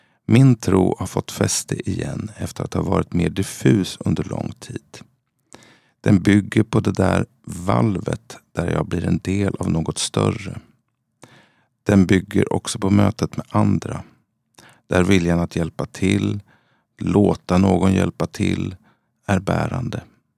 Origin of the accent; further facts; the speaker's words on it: Vriksta, Jönköping County, Sweden; Jag växte upp i Småland, ett litet villasamhälle som heter Vriksta och är känt för sin ostkaka och tillverkningen av trähusvillor.